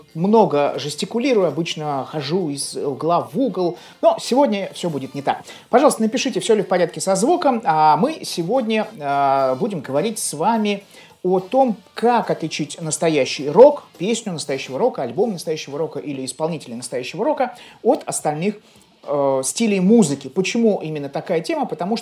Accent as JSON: {"language": "Russian", "region": "Saint Petersburg", "country": "Russia", "tie": "born or raised there", "said": "Но обычно он выходил из моего родного города Санкт-Петербурга."}